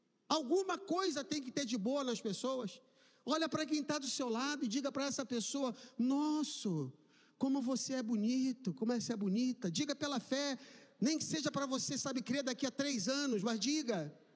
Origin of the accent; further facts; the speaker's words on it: Rio de Janeiro, Brazil; Eu falei, sou do Rio, mas eu quero ficar o mais longe possível da minha família.